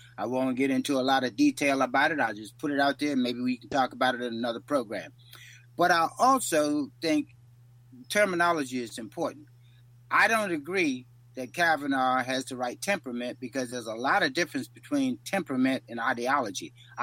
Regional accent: Yorktown, Virginia, United States; I'm 65 years old, born and raised in Yorktown, Virginia.

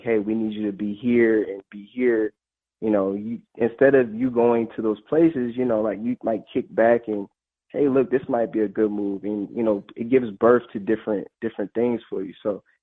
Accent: New Jersey, United States; I'm actually born and raised in New Jersey.

